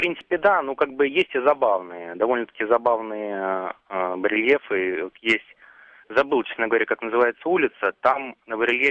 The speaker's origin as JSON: {"language": "Russian", "region": "Saint Petersburg", "country": "Russia", "said": "А я из Санкт-Петербурга."}